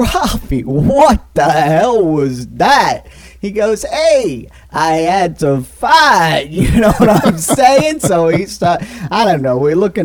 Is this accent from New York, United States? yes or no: yes; Queens, New York, United States; because, well, I like donuts. But anyway, that's besides the point. I'm from Queens, you know.